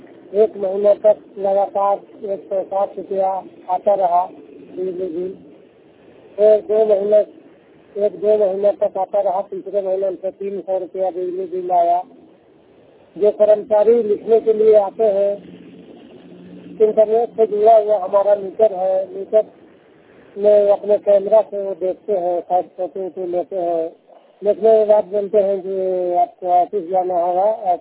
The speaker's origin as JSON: {"language": "Hindi", "town": "Sikandra", "region": "Bihar", "country": "India", "said": "सिकंदरा का निवासी हूँ, जमुई में सिकंदरा डिस्ट्रिक्ट जमुई बिहार।"}